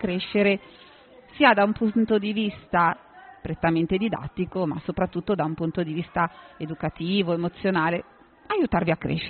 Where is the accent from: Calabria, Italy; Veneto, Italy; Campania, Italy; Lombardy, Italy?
Lombardy, Italy; Carate Brianza; born there; sono nata a Carate e sono nata il 1° aprile.